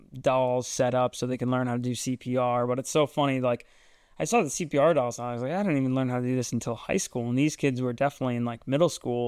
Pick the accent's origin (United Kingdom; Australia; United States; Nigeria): Australia; I'm an Australian.